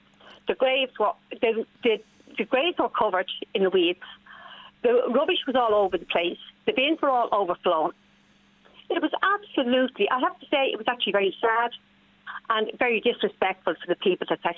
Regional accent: Dún Laoghaire, Leinster, Ireland; Yes, I was sad to say. Because you'd actually be embarrassed if you go near Jean's Grange.

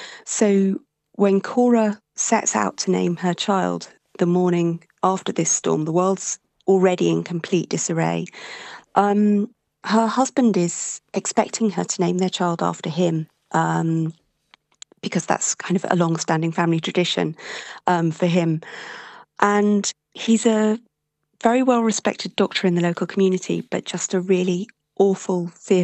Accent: England, United Kingdom; also born or lived in Australia; Yes, I'm from England, although when I was six, I moved to Australia for a couple of years because of my father's work. But I have spent the rest of my life in England, and I live just outside London with my husband

